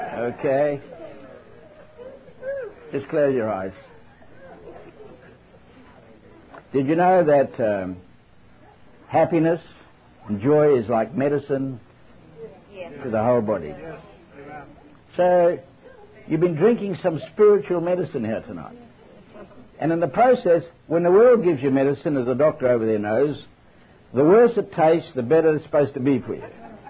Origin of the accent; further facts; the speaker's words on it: England, United Kingdom; And being British, you don't speak to people unless you're introduced